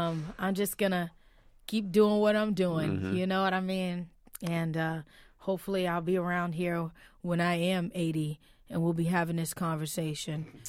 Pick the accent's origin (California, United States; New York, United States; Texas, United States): New York, United States; New York City; You know, my mom's from North Carolina, but I grew up in New York City. So I got all that.